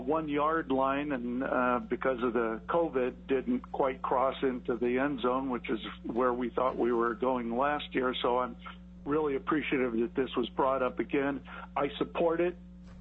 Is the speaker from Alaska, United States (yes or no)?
yes; Homer, Alaska, United States; I'm from Homer, Alaska.